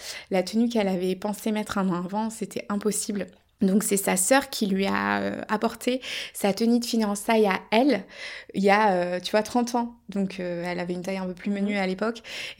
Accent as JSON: {"language": "French", "country": "France", "said": "comme je suis française"}